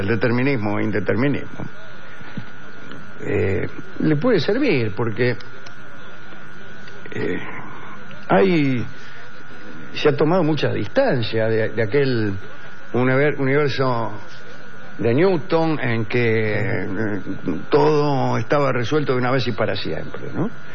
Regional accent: Ituzaingó, Buenos Aires Province, Argentina; now in Neuquén, Argentina; Soy de Ituzaingó, pero vivo en Neuquén, capital.

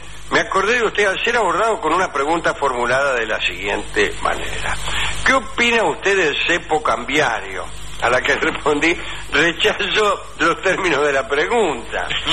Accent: Colombia; soy el colombiano que le preguntó

